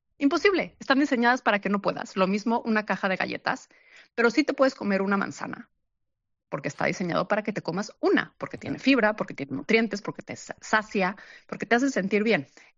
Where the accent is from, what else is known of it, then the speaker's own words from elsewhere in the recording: Mexico; moved away as an adult; also born or lived in New York; now in Madrid, Spain; soy mexicana, yo conocí a mi ex en Nueva York y me vine a vivir a Madrid porque me casé con él